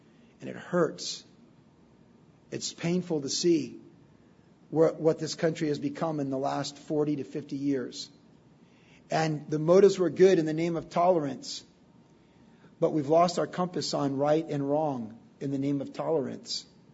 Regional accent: United States; At the risk of offending you, and I'm an American, I got my little American flag pin.

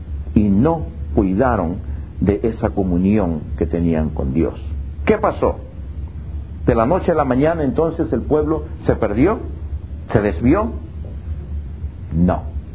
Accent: Ecuador; en mi país, Ecuador, le dicen lágrimas de cocodrilo

